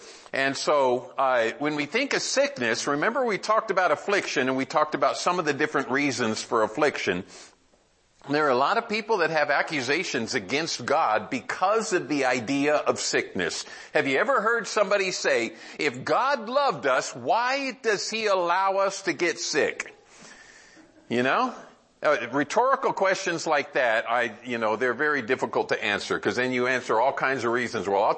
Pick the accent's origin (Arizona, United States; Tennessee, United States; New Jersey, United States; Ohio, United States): Arizona, United States; I'm from Arizona. There is not a, the air is so hot and so dry, there's no allergy in that air.